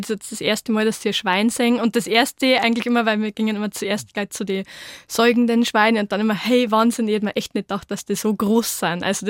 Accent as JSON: {"language": "German", "region": "Bavaria", "country": "Germany", "tie": "born or raised there", "said": "das ist meine Heimat und da ist schön."}